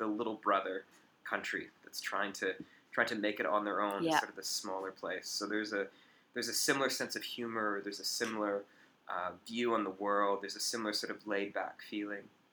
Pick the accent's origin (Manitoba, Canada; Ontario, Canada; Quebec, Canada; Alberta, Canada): Alberta, Canada; Calgary; I grew up in Calgary, which is in western-ish Canada, sort of in the mountains in the western end of the country.